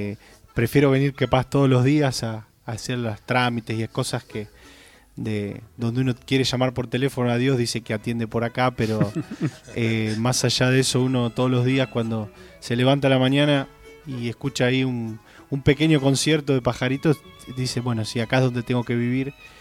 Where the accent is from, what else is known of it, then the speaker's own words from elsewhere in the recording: Garín, Buenos Aires Province, Argentina; vengo de Garín, pero es parte de la ciudad de la flor de Escobar, ¿no?